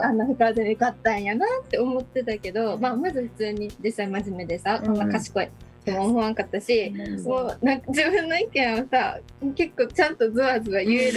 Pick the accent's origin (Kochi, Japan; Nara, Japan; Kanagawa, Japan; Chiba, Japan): Kochi, Japan; 高知県出身で、ちょっとはもうずっと京都生まれ、